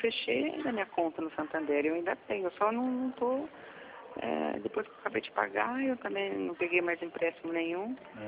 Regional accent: Campinas, São Paulo, Brazil; Não, sou de Campinas.

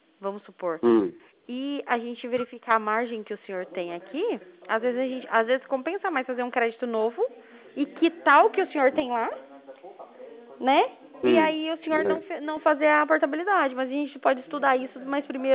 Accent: Cornélio Procópio, Paraná, Brazil; eu sou de Cornélio Procópio, no Paraná.

